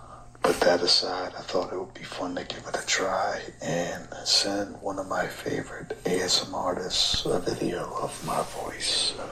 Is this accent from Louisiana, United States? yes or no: yes; New Orleans, Louisiana, United States; accent: New Orleans; And hopefully you can hear my New Orleans accent.